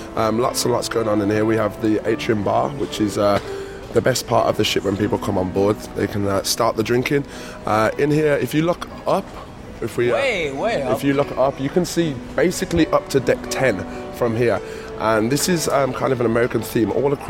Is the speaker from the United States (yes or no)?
no; Birmingham, West Midlands, United Kingdom; England. Birmingham, England.